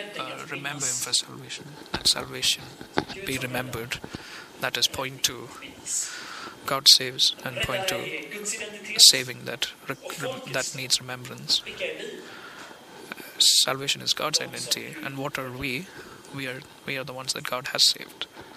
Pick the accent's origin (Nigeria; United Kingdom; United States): United Kingdom; I'm a Brit